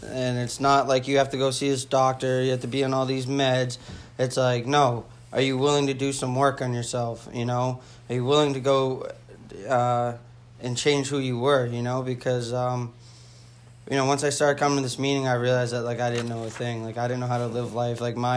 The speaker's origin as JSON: {"language": "English", "region": "New Hampshire", "country": "United States", "said": "I'd never been to Cape Cod, I'm from New Hampshire, and I remember looking at my friend and asking, Do you think we're gonna go to the beach?"}